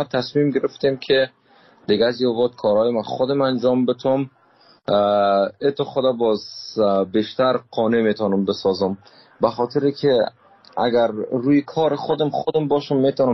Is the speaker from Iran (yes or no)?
no; Afghanistan; دوستای هنرمند ما که از افغانستان آمدیم